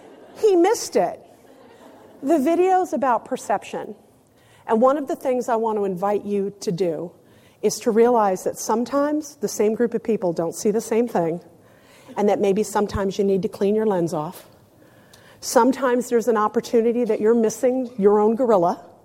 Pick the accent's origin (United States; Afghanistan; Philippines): United States; San Diego, California; also born or lived in Naples, Italy; I was born in Naples, Italy, to an Italian mother who was from Castiglione del Lago, Italy, which is in Umbria. And my father was born in Boston, was an American citizen in the United States Navy. He met my mother there, and we relocated with the family to San Diego